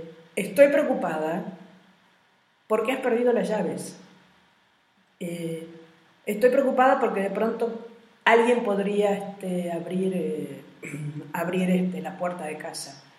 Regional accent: Argentina; Yo soy argentina.

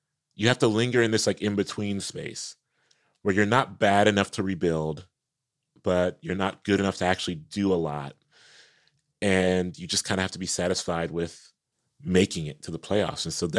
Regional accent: Ohio, United States; You know, they moved to Ohio in the early 80s, and so I grew up mostly around Knicks fans.

